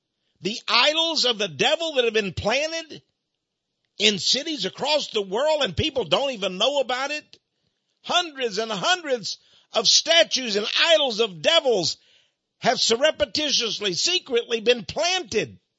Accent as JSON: {"language": "English", "region": "Texas", "country": "United States", "said": "I said, \"Hey, sir, I'm from Texas. I have a question for you.\""}